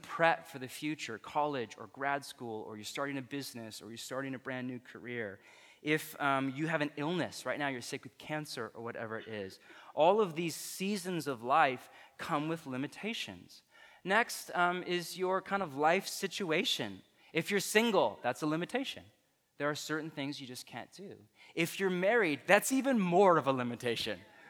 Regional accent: California, United States; My dad is, like, obsessive about basketball, and I grew up in the Bay Area.

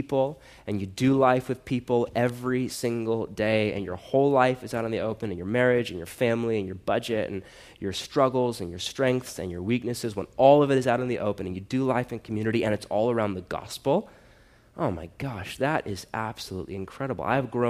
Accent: United States; I'm an American. I worship at the altar of individualism.

